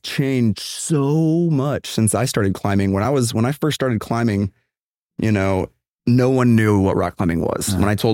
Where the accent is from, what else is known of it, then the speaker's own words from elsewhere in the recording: Houston, Texas, United States; I'm from Houston, Texas.